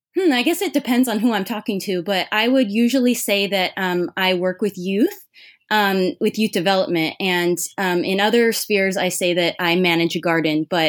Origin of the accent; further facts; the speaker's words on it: Irvine, California, United States; now in Los Angeles, United States; You know, I grew up in Orange County in Irvine. I went up to school at UC Santa Cruz